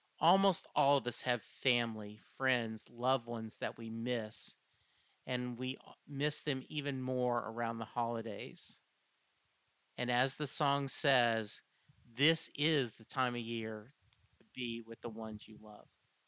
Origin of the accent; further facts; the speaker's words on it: Lake Charles, Louisiana, United States; Growing up in Lake Charles, Louisiana in the late 70s, it wasn't Christmas until the local AM station played